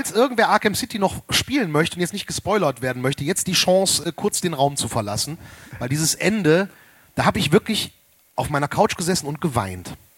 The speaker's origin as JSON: {"language": "German", "town": "Erkrath", "region": "North Rhine-Westphalia", "country": "Germany", "said": "ich komme aus Erkrath, da gibt's ja relativ viele Höfe"}